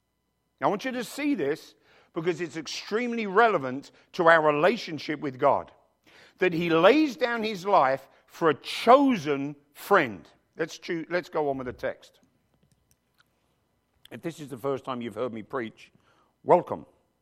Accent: England, United Kingdom; Les and I have had lots of fights because I'm English and he's Australian.

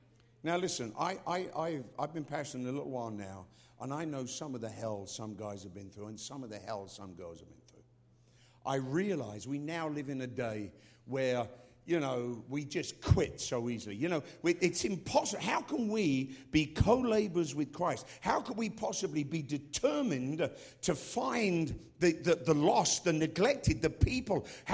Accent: England, United Kingdom; now in United States; I never grew up in America, because, you know, I grew up in England.

